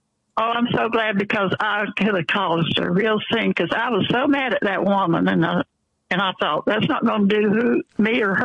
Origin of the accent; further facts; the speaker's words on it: the South, United States; I'm a Southerner. And I said, you can't tell me anything about Southern history.